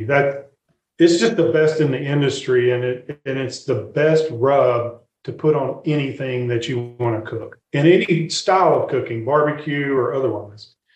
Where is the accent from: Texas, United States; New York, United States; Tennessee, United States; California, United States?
Texas, United States; really, really hard to get me out of Texas. I mean, there's a couple of spots I like to go, but you know, I'm a Texan. So this is our home and we feel really sincere about that.